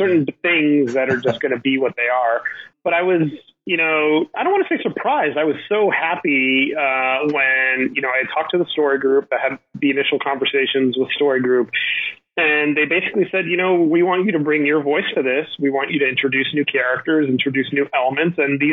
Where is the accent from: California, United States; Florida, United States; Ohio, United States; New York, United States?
Florida, United States; Miami; my Private Eye series, which is set in my hometown of Miami, was ending.